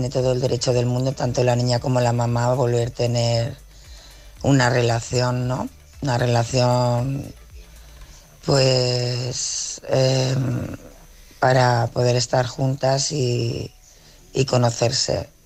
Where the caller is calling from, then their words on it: Tarragona, Catalonia, Spain; de Tarragona